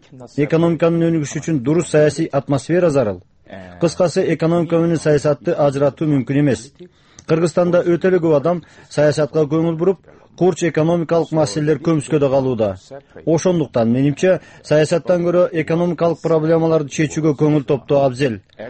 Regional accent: South Korea; Kyrgyz is a second language; Мен Түштүк Кореяда туулуп чоңойгом.

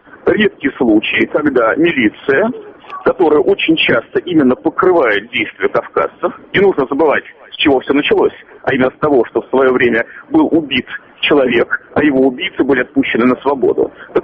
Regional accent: Moscow, Russia; Я, извините меня, москвич, я хочу спокойно ходить по улицам

